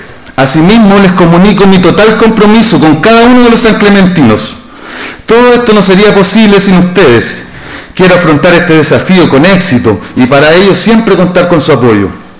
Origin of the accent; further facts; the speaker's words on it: San Clemente, Maule, Chile; yo soy nacido y criado acá en San Clemente. Yo estudié en la escuela 21, escuela pública sanclementina, igual que todos mis hermanos.